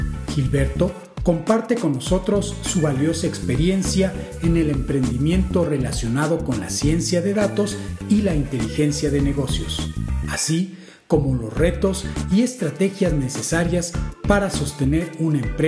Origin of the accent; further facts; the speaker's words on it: Tlaxcala, Mexico; Gilberto es paisano mío, ambos somos de Tlaxcala, del estado de Tlaxcala.